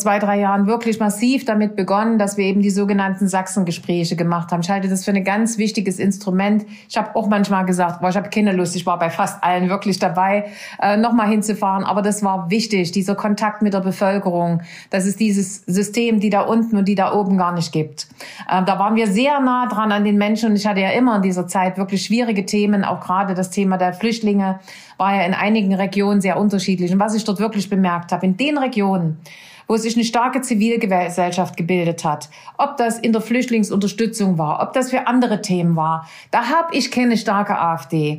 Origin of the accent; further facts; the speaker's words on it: Nordhausen, Thuringia, Germany; born there; Ja, Nordhausen ist wirklich nur mein Geburtsort.